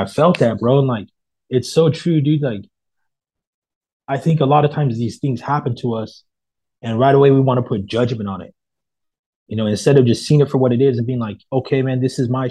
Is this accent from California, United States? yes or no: yes; Modesto, California, United States; Dude, I'm from Modesto, so like by like Stockton.